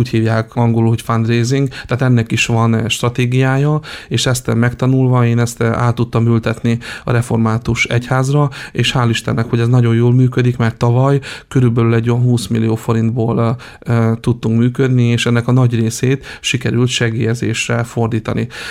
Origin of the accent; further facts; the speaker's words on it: Dertsen, Zakarpattia Oblast, Ukraine; én derceni vagyok, én onnan származom